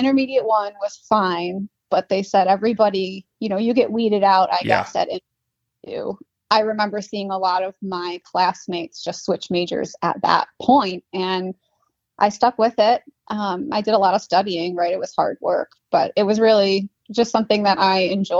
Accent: New York, United States; I was working at a grocery store in my hometown back in New York.

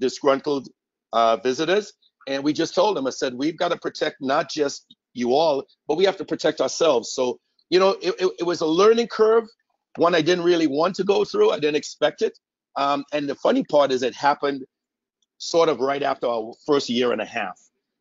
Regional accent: Trinidad & Tobago; Well, I was born in Trinidad.

